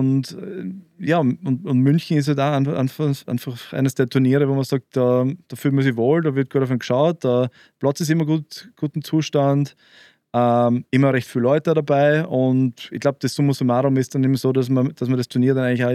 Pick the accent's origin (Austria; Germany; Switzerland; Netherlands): Austria; vor allem als Österreicher